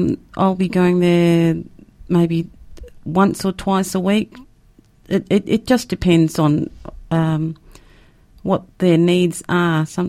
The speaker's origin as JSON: {"language": "English", "town": "Perth", "region": "Western Australia", "country": "Australia", "said": "I'm from Perth. Yes, I'm a Noongar woman."}